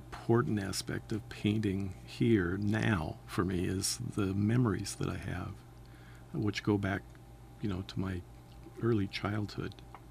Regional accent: Glenrose Prairie, Washington, United States; You know, I grew up in Glenrose Prairie, and I hardly recognize it now.

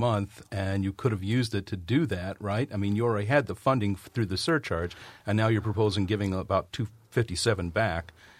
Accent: Illinois, United States; I mean, I'm from Illinois.

